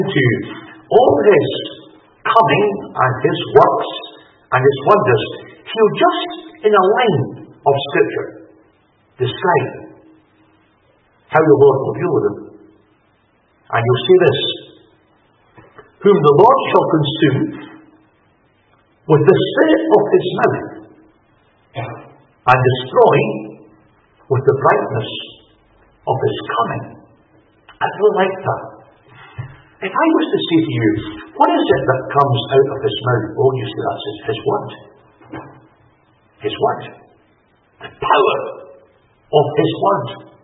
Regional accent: Cyprus; I was brought up in East Cyprus.

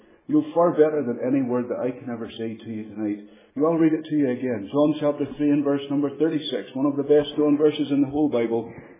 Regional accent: Northern Ireland, United Kingdom; now in Fife, United Kingdom; how I was born and brought up in Northern Ireland and how I've ended up to be in Fife. We have been here now we've lived in Fife for 3 years

